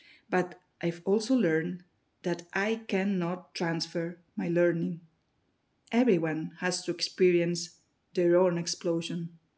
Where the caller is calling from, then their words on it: Barcelona, Catalonia, Spain; English is a second language; I am speaking from Barcelona, Catalonia.